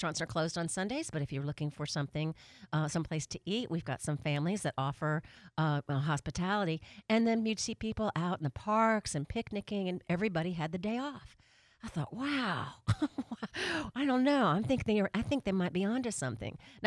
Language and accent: English; United States; And then I realized I'm really American